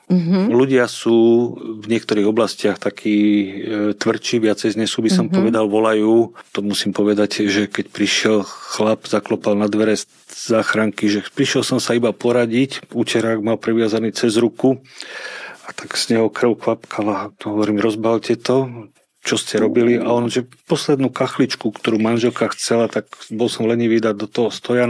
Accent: Bratislava, Bratislava Region, Slovakia; Áno, som Bratislavčan.

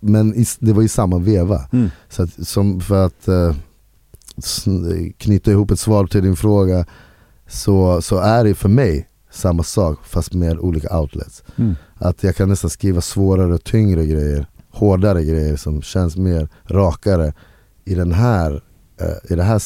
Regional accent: Uppsala, Uppsala County, Sweden; jag är från Uppsala, så jag behöver liksom flytta till Stockholm

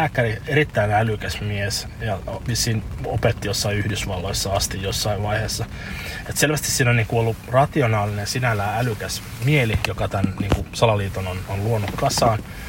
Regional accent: Turku, Southwest Finland, Finland; mä oon Turusta kotoa

